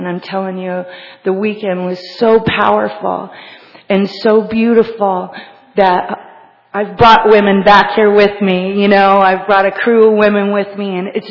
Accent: Bellingham, Washington, United States; now in Florida, United States; I moved and packed my bags from Bellingham, Washington, to Florida, and it was a huge transition in my life

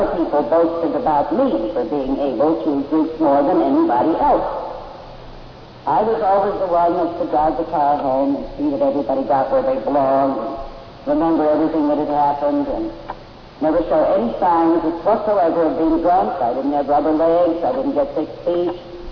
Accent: Chicago, Illinois, United States; I came from Chicago. That's where I was brought up. They were all down in West Madison Street.

